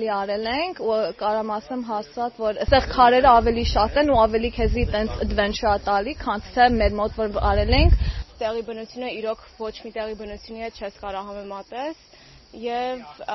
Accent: Los Angeles, California, United States; Մենք Լոս Անջելեսից ենք եկել բոլորով ընկերուիներով

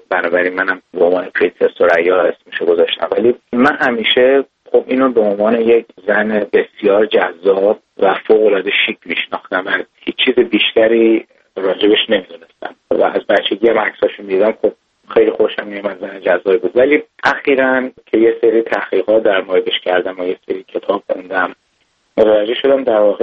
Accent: Iran; ما ایرانی هستیم

